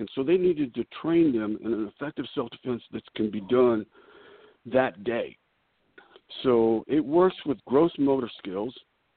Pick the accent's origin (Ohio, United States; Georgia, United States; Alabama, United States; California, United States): California, United States; also born or lived in Corpus Christi, United States; I was born in Texas. I was born down in Corpus Christi, and my dad moved to California, and I grew up in California.